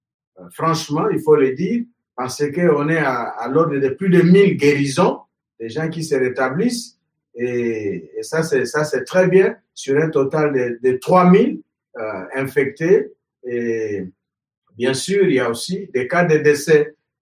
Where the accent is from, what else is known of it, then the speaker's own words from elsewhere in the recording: DR Congo; que rentrer chez moi en République démocratique du Congo